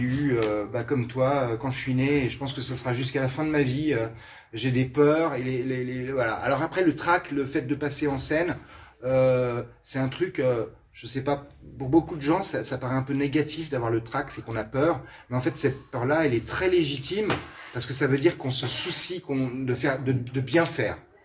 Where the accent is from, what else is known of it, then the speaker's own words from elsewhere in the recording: Lyon, Auvergne-Rhône-Alpes, France; moi je suis lyonnais et on s'est installé en Bourgogne. On est en Bourgogne depuis qu'on a des enfants.